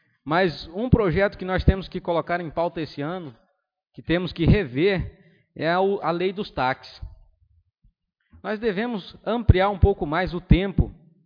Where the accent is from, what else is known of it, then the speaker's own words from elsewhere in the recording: Santa Helena, Brazil; born there; ainda é uma cidade pequena, uma cidade onde eu nasci aqui, e quero ver essa cidade prosperar